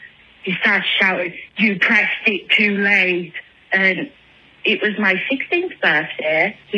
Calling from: England, United Kingdom; I'm calling from England. I'm not Becky, even though she's awesome.

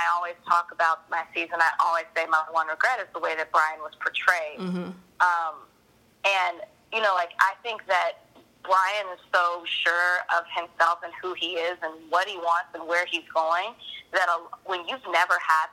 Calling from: Dallas, Texas, United States; I'm in Dallas, believe it or not.

